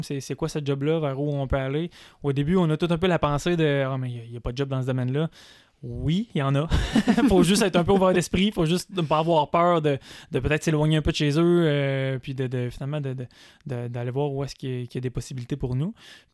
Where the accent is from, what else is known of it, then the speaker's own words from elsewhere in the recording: East Broughton, Quebec, Canada; Moi, je viens de East Broughton.